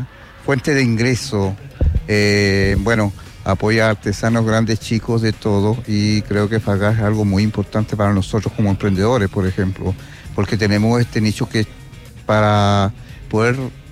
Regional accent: Purén, Araucanía, Chile; yo soy de la cordillera Huelbuta. Aquí soy vecino de Purén, vivo en la parte alta de la cordillera Huelbuta.

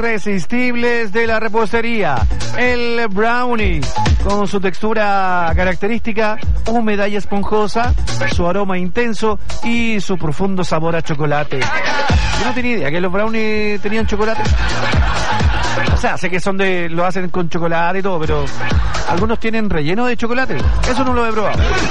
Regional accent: Chile; now in Nueva Braunau, Chile; No, soy chileno, soy súper chileno. Cuando yo llegué acá al sur, yo me fui a vivir a la localidad, todavía vivo ahí, a la localidad de Nueva Braunau.

